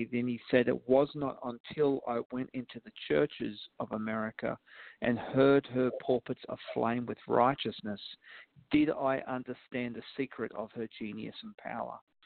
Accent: Australia; being an Australian and being an outsider looking

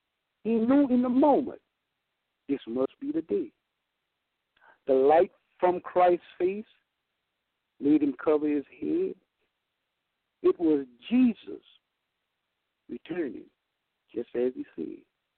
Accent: Appaloosa, Louisiana, United States; I'm from Appaloosa, Louisiana.

